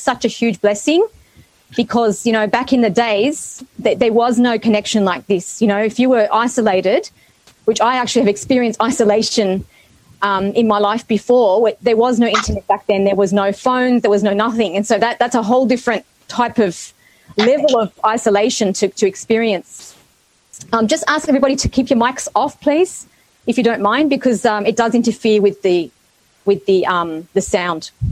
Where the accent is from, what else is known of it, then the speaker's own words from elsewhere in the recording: New South Wales, Australia; and myself, I'm from New South Wales, as most of you know.